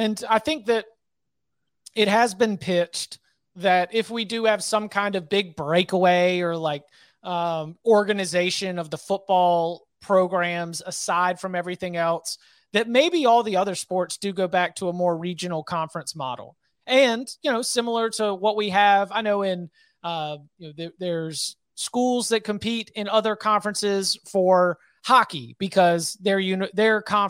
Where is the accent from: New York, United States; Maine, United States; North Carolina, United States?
North Carolina, United States; born there; I'm based in North Carolina. I was born in North Carolina.